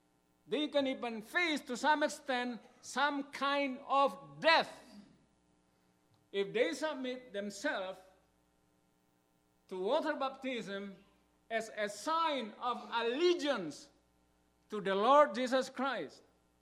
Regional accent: Indonesia; I come from Indonesia. It's a country which, to some extent, many Christians are in persecution.

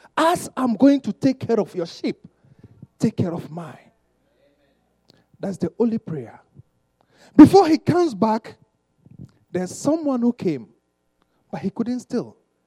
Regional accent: Ghana; English is a second language; moved away as an adult; now in Canada; as Pastor have said already. I'm from Ghana. Next month will be my 1 year exactly as I've been in Canada. Amen. I was born into a Christian family, a Bible-believing family

